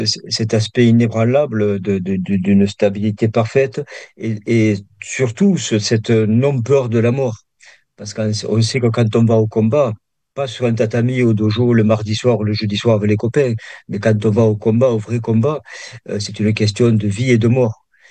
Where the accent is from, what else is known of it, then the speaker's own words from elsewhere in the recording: Perpignan, Occitanie, France; je suis dans le sud, je suis natif de Perpignan, donc je suis dans le sud-sud.